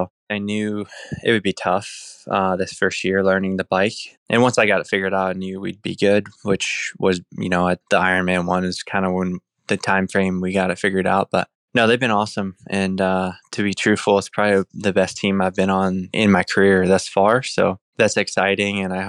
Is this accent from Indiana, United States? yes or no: yes; Indiana, United States; moved away as an adult; now in Travelers Rest, United States; Yeah, I'm obviously from Indiana, but I moved down here, I think, in 2019 or 2020.